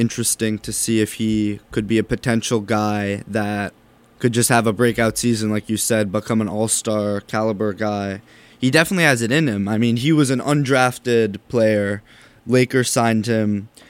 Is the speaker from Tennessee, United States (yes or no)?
no; New York, United States; Another team I've been watching this week as a New Yorker is the Knicks.